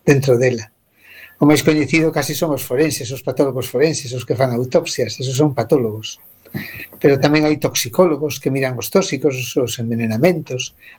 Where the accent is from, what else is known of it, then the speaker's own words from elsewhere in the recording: Santa Comba, Galicia, Spain; eu son de Santa Comba.